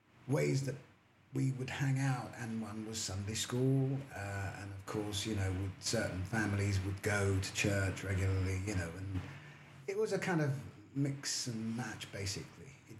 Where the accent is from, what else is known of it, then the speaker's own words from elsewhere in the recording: London, United Kingdom; born there; I was born in Southeast London. So the heritage I have, obviously, is West Indian, but obviously born here in the UK, then I have British citizenship